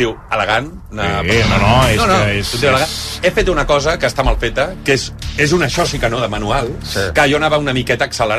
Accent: L'Hospitalet de Llobregat, Catalonia, Spain; O sigui, és exagerat fins i tot pels que som de l'Hospitalet.

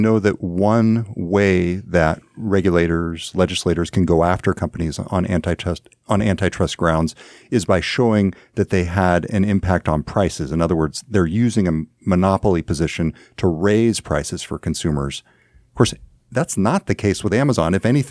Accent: California, United States; I see this in my hometown in Northern California.

